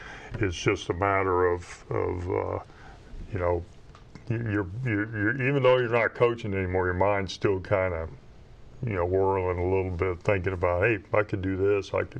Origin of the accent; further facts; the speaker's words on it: Sedalia, Missouri, United States; I grew up in Sedalia, so we moved to Sedalia